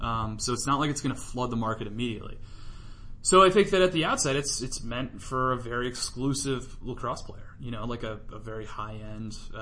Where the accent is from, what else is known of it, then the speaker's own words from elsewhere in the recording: Cleveland, Ohio, United States; I grew up playing lacrosse in Cleveland, Ohio.